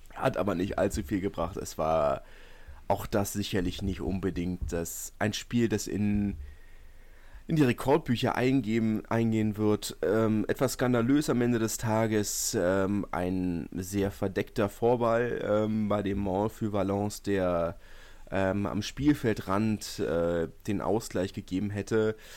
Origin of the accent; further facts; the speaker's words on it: Berlin, Germany; als Berliner führt man natürlich mit den Berlinern nochmal ein bisschen mehr mit als anders. Ja. Da kommt immer Lokalpatriot in mir durch. Komme ja auch aus einer sehr ähnlichen Ecke